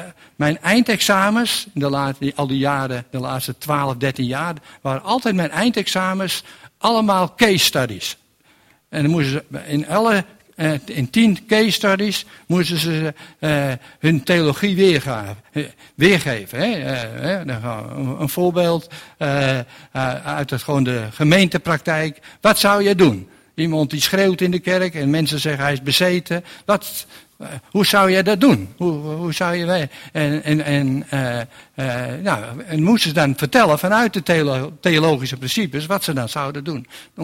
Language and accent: Dutch; Amsterdam, North Holland, Netherlands; dat ik uit Amsterdam kom.